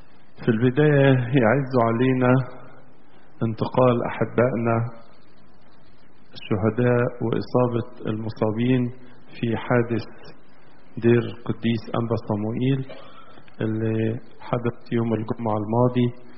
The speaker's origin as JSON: {"language": "Arabic", "country": "Egypt", "said": "مصرنا اللي بنعيش فيها كلنا كمصريين عايشين حوالين نهر النيل"}